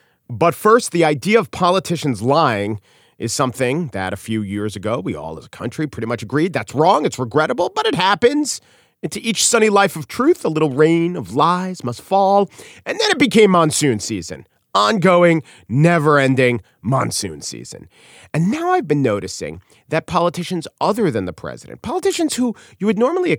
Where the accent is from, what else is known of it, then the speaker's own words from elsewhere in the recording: United States; So every day I am a person and every day I am an American.